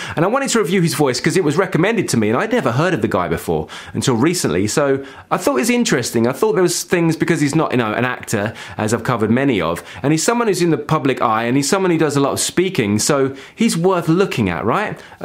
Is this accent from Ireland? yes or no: no; United Kingdom; now in Finland; I'm not from the States, I grew up in the UK and I live in Finland now.